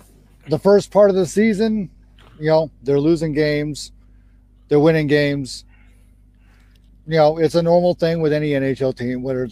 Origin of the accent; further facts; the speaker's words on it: Las Vegas, Nevada, United States; I hail from Las Vegas, Nevada, LV. Two of us grew up, well, I grew up in Vegas.